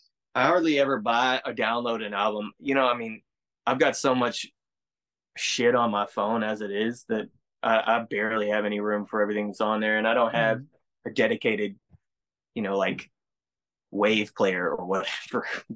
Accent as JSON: {"language": "English", "region": "Texas", "country": "United States", "tie": "born there", "said": "I was born in Texas, so I listen to a lot of the old country"}